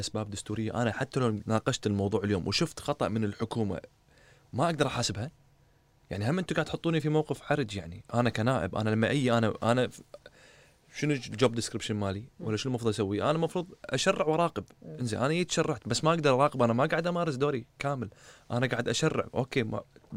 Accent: Kuwait; يعني اليوم أنا كشاب كويتي أشوف سعر البيت بسعر الأرض بروحها

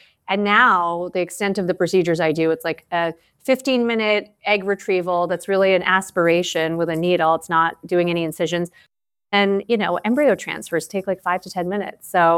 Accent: Canada; now in United States

